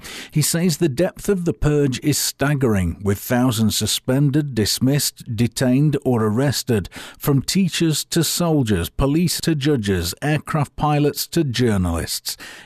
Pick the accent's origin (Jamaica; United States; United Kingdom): United Kingdom; Well, we don't, because we're British and we're getting out.